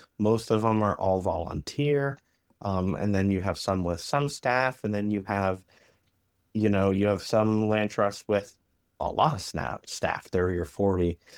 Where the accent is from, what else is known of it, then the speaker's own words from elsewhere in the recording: Pennsylvania, United States; So when I grew up, I grew up in Southeast Pennsylvania in Amish country, and I had not heard of a land trust until I was in my first job out of college.